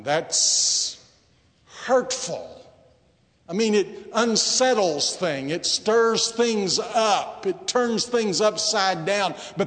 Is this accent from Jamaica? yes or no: no; Texas, United States; When I was a boy growing up in Texas, my mother decided she wanted to have a large vegetable garden.